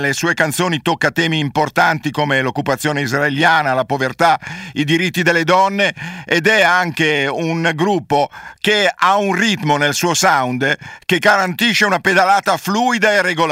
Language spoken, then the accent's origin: Italian; Milan, Lombardy, Italy; Che io sono di Milano, non saprei dove diavolo andare.